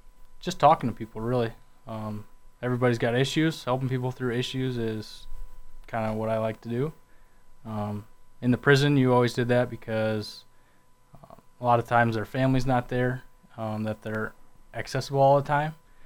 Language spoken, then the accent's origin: English; Lisbon, Iowa, United States; I'm originally from Lisbon, Iowa.